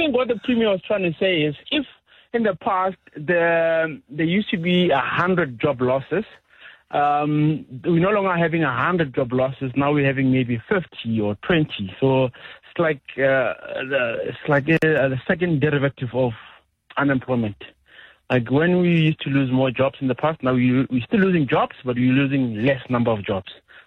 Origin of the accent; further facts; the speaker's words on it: Limpopo, South Africa; English is a second language; I'm from Limpopo.